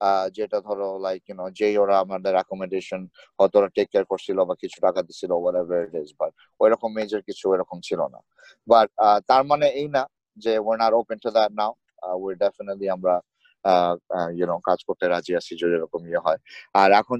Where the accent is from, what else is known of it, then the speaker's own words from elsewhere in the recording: Bangladesh; দেশের স্পন্সরশিপ এর ব্যাপারটা কি, আমি দেশে বড় হয়েছি রাইট